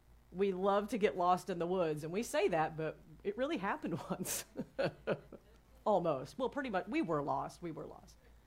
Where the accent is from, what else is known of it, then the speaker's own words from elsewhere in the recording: Midwest, United States; We grew up in the Midwest, and Tosh was in the military.